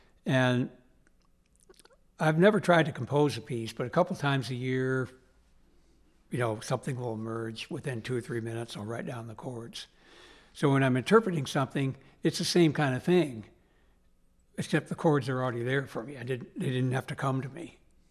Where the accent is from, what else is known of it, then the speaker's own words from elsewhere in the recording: Montana, United States; Because growing up in Montana, the seasons were so extreme, you know, extremely different from each other.